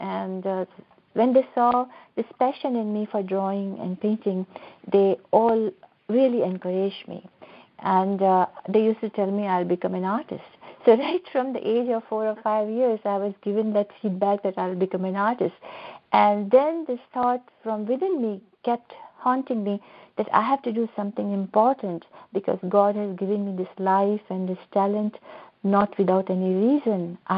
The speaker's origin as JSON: {"language": "English", "town": "Ajmer", "region": "Rajasthan", "country": "India", "tie": "born or raised there", "said": "I was born in Ajmer, Rajasthan, and my family has immigrated from Pakistan as refugees to Ajmer. And I was born in Free India in Ajmer."}